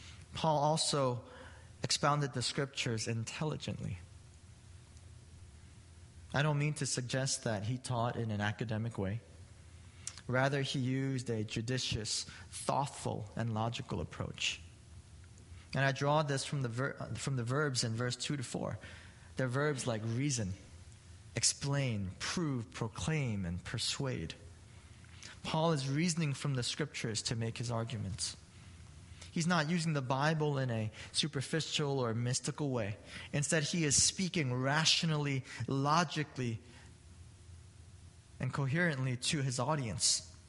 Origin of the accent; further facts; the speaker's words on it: Brooklyn, New York, United States; You know, as most of you guys know, I'm from Brooklyn, New York.